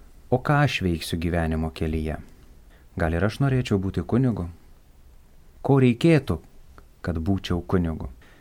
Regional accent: Pašaltonis, Tauragė County, Lithuania; Na, aš esu kilęs iš Žemaitijos, augęs netoli Eržvilko, Skaudvilės, Batakių, Kryžkalnio, čia visos aplinkinės mano gyvenimo vietos. Augau Pašaltonio kaime, švenčiausios mergelės Marijos, ėmimo į dangų parapijoje

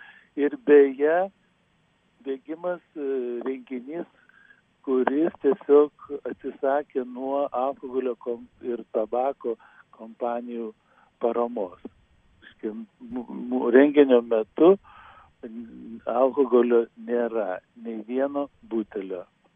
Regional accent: Klaipėda, Klaipėda County, Lithuania; teko ieškoti vietos gimtajame mieste, Klaipėdoje.

